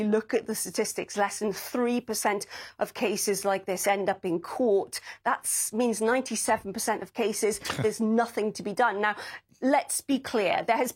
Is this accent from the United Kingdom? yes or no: yes; United Kingdom; now in United States?; I'm from the United Kingdom, you're from the US